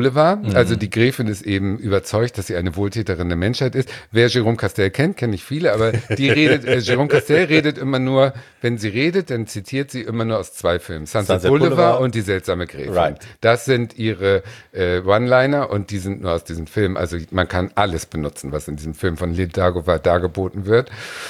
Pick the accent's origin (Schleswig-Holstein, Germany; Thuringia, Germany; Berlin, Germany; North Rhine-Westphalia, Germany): Schleswig-Holstein, Germany; born there; Ich bin ja geboren in der Nähe von Ahrensburg.